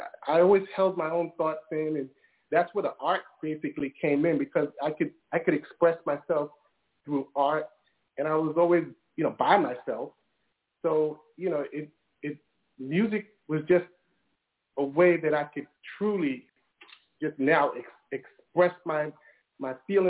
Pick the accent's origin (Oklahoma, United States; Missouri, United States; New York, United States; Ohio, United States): New York, United States; Brooklyn; I grew up in Brooklyn in the hood